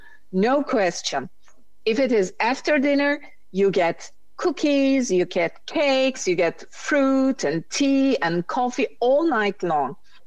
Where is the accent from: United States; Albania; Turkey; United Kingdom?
Turkey; now in Netherlands